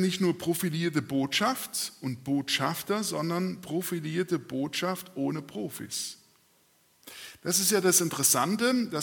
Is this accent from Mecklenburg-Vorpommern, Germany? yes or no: no; North Rhine-Westphalia, Germany; wo ich herkomme, aus Darben